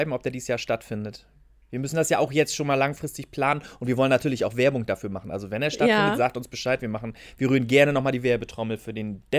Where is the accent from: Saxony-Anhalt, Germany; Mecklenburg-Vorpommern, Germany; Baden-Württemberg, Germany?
Mecklenburg-Vorpommern, Germany; Rostock; Ich bin aber auch Stadtkind, also seit Geburt an in Rostock.